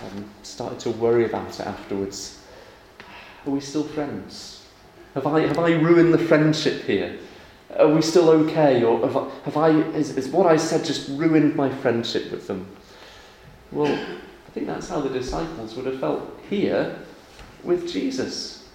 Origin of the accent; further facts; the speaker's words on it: United Kingdom; Well, I'm British myself.